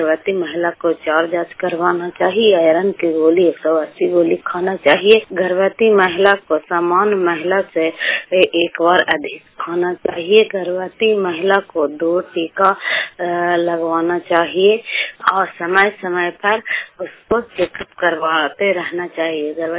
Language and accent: Hindi; Kaila, Bihar, India; घर कैला, प्रखंड नगर नौसा, नालंदा जिला के निवासी हूँ।